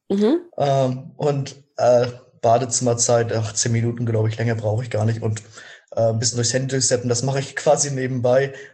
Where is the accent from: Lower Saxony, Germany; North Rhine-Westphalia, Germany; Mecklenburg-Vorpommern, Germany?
Mecklenburg-Vorpommern, Germany; Rostock; now in Hamburg, Germany; Ich komme eigentlich aus Rostock.